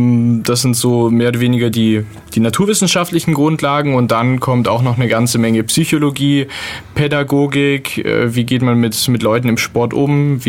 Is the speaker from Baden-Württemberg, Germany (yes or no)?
yes; Ulm, Baden-Württemberg, Germany; also born or lived in Munich; diesen Trend muss ich in meine Heimatstadt mehr oder weniger bringen und bin dann aus München zurückgekommen nach Ulm